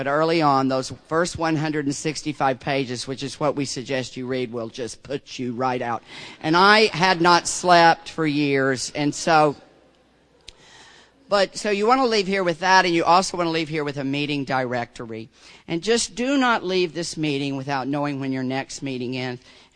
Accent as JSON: {"language": "English", "region": "Deep South", "country": "United States", "tie": "born or raised there", "said": "Now, I grew up in the Deep South."}